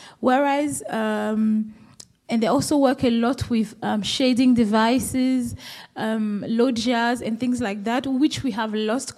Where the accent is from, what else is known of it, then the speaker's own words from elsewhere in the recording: Cotonou, Littoral, Benin; It was growing up in West Africa, in Benin, in Cotonou.